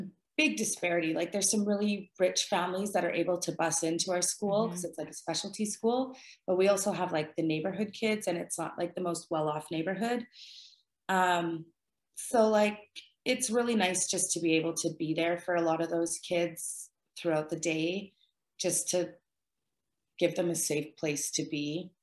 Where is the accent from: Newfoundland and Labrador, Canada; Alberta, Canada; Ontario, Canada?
Alberta, Canada; And I grew up in Alberta, like couldn't be more landlocked.